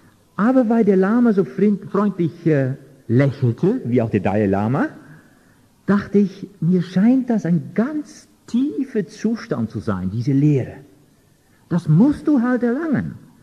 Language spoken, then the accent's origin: German; Netherlands; German is a second language; ich bin nicht aus Deutschland, ich habe einen anderen Akzent, ich komme aus Holland. Ich habe keine christliche Erziehung gehabt